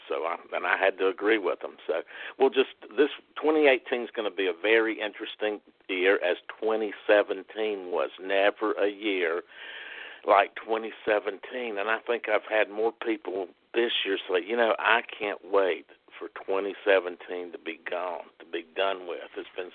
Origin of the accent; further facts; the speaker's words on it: South Carolina, United States; And growing up in South Carolina was, you know, a really oddball place.